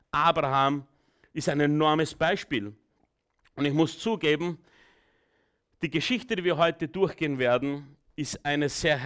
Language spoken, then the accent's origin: German; Burgenland, Austria; now in Vienna, Austria; Falls du es nicht geschnallt hast, ich komme aus dem Burgenland.